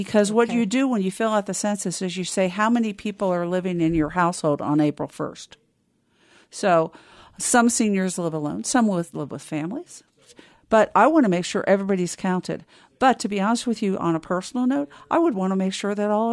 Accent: Cincinnati, Ohio, United States; No, I was born and raised outside of Cincinnati, Ohio.

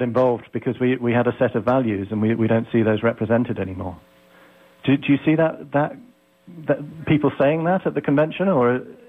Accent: United Kingdom; like most people in Britain, I'm British, like most people in Britain

